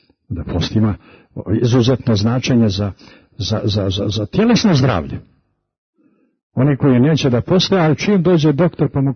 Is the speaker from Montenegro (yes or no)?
yes; Montenegro; pa ja sam iz Morače, iz Crne Gore, Crnogorac